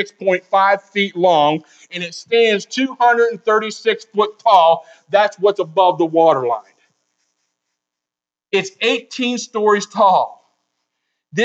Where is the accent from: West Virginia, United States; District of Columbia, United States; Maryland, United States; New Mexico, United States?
West Virginia, United States; But anyways, I'm from West Virginia. You're from PA.